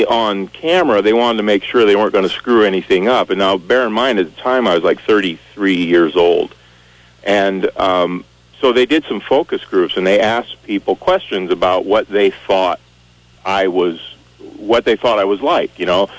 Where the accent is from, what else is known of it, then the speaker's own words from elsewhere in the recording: Michigan, United States; now in Vermont, United States; we came here from out west, and I grew up in Michigan, like I said, and Vermont is sort of Michigan if you kind of crumpled it up.